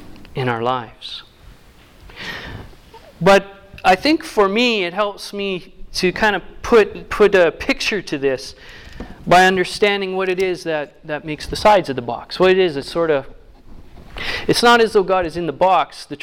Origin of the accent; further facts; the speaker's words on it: Alberta, Canada; I am from Alberta.